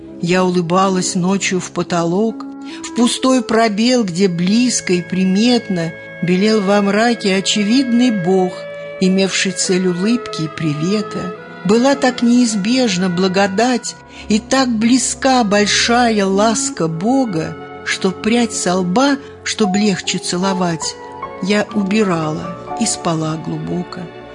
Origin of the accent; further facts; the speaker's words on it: Moscow, Russia; Я родилась в Москве, и с ней нерасторжима. Я москвичка, горожанка, но меня всегда влекло к деревне.